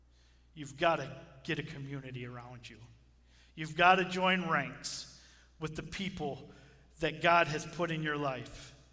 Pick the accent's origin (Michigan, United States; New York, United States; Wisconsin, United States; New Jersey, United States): Michigan, United States; Bad Axe; I grew up in the Bad Axe area, and then after I got married, my wife was from Marysville, and we eventually made our way this way.